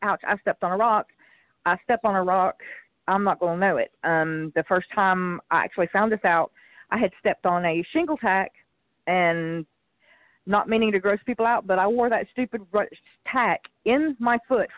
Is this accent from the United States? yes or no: yes; Georgia, United States; from Georgia. I am so sorry I missed you guys last week.